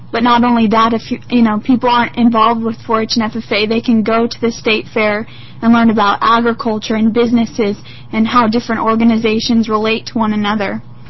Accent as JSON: {"language": "English", "region": "Oregon", "country": "United States", "said": "I'm from Clackamas County, and I'm a Clackamas County 4-H ambassador, as well as a Oregon State 4-H ambassador"}